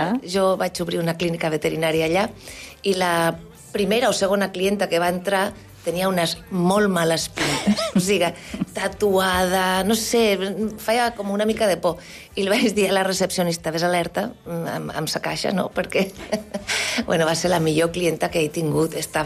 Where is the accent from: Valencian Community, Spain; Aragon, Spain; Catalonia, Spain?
Aragon, Spain; Zaragoza; jo som de Saragossa, és una ciutat una mica provinciana